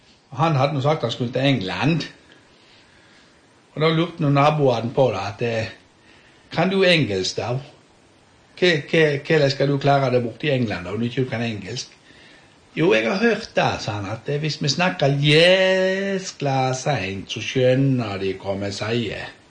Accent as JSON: {"language": "Norwegian", "region": "Oslo", "country": "Norway", "said": "Ja, jeg kom fra Oslo."}